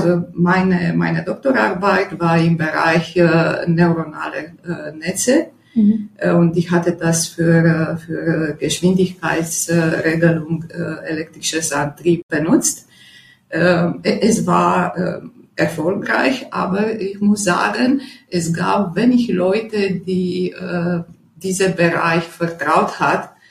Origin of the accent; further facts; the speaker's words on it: Romania; Ursprünglich stamme ich aus Rumänien.